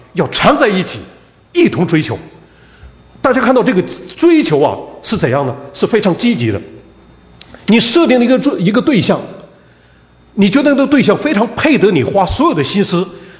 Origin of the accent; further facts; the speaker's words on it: Northeast China, China; 我每次回到我自己东北的家里面